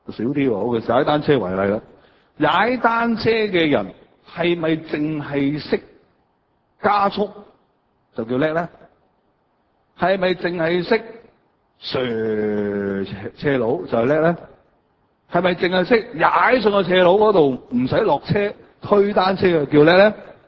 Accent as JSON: {"language": "Chinese", "region": "Guangdong", "country": "China", "said": "我們廣東人很難明白的"}